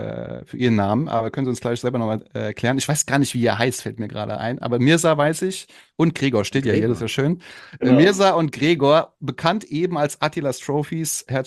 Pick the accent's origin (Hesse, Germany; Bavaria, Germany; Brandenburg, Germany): Hesse, Germany; Frankfurt; Ich komme aus Frankfurt